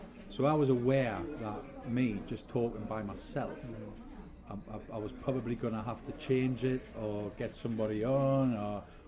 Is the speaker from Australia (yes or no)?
no; England, United Kingdom; I grew up in England